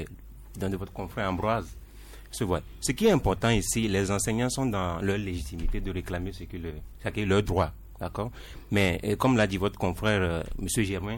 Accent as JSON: {"language": "French", "country": "Togo", "said": "nous sommes tous des Togolais et le bien commun, c'est le Togo."}